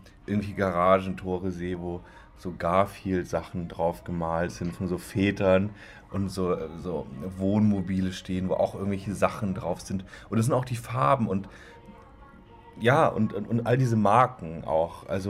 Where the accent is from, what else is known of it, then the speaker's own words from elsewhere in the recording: Augsburg, Bavaria, Germany; Ich bin aus dem Süden, aber genau.